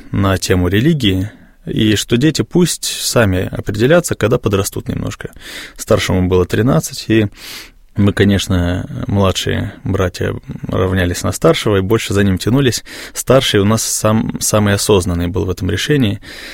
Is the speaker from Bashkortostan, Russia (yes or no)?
yes; Bashkortostan, Russia; получилось так, что на псковской земле я попал, хотя родом из Башкирии.